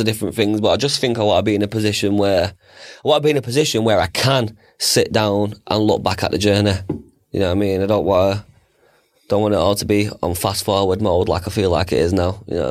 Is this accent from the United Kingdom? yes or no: yes; Northern England, United Kingdom; accent: northern English; From my dirty northern accent.